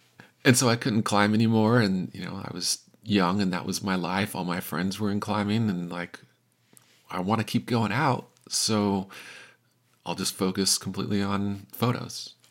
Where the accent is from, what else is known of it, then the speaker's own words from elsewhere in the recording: Salt Lake City, Utah, United States; I'm from Salt Lake City, Utah, and this will be my 30th year climbing.